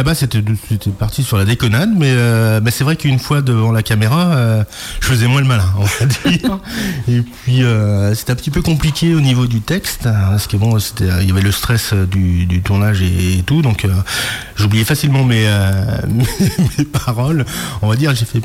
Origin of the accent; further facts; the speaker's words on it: Lille, Hauts-de-France, France; now in Chalon, France; ça fait 3 ans maintenant que je suis à Chalon, mais sinon, je suis originaire de Lille.